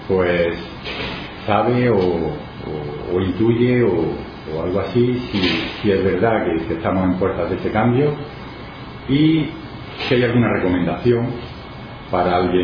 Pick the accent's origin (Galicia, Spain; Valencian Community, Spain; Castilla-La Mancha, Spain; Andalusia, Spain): Andalusia, Spain; Granada; soy de aquí, de Granada